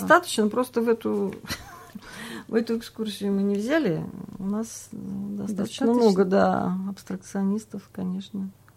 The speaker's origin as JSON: {"language": "Russian", "region": "Siberia", "country": "Russia", "said": "когда она узнала, что я из Сибири, она чуть мне на шею не бросилась, потому что мы земляки, можно сказать."}